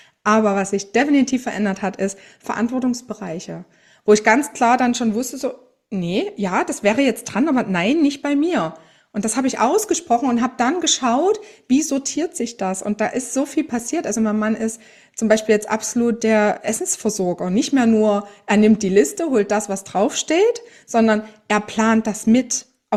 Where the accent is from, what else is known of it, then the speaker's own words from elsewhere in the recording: Saxony, Germany; ich bin bald 40, ich komme aus Sachsen